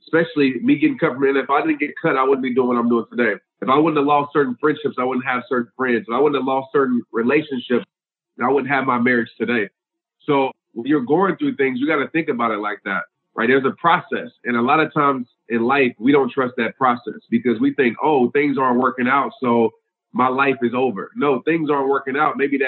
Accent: New Orleans, Louisiana, United States; also born or lived in Little Rock; So grew up in New Orleans, Louisiana. I mean, I was born in Little Rock, but I moved to New Orleans when I was like a few months old.

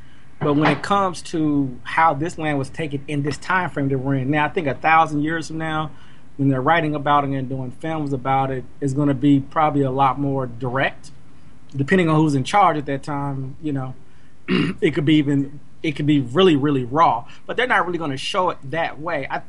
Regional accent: United States; growing up in America, you're told this story.

